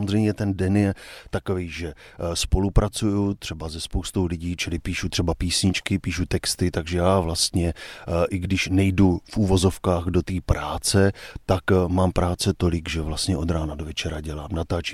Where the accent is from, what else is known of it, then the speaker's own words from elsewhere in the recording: Blansko, South Moravian Region, Czechia; accent: Brno; now in Prague, Czechia; pocházím z Blanska a jak můžu slyšet, i když teda asi 15 let už žiju v Praze, tak ten brněnský přízvuk mě tam asi zůstal